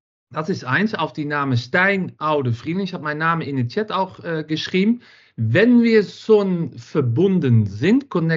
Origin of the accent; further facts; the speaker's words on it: Netherlands; German is a second language; now in Düsseldorf, Germany; ich komme aus Holland, wohne seit 7 Jahren in Düsseldorf. Bin ja auch sehr glücklich hier und bin mit einem Deutschen verheiratet